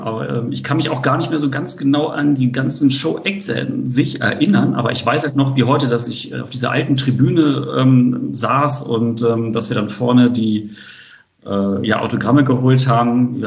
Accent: Hamburg, Germany; Ich bin tatsächlich am Roten Baum aufgewachsen. Also so die ersten Jahre haben wir ganz in der Nähe gewohnt.

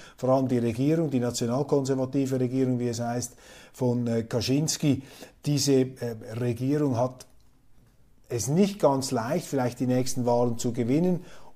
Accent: Switzerland; Und ich plädiere einfach dafür, jetzt als Schweizer, ich bin ja ein Kleinstaatler, neutral, ein Eichhörnchen unter den Raubtieren der Geopolitik.

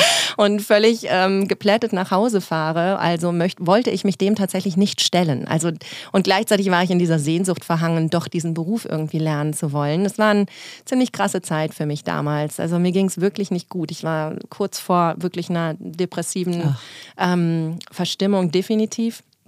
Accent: North Rhine-Westphalia, Germany; Ich komme aus dem Rheinland, bin zwischen Köln und Bonn aufgewachsen.

